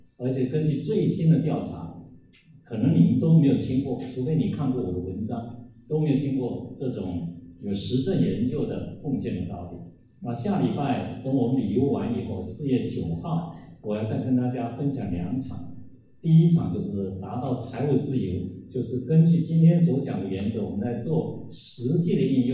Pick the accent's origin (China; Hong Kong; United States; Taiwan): Taiwan; 我是台湾来的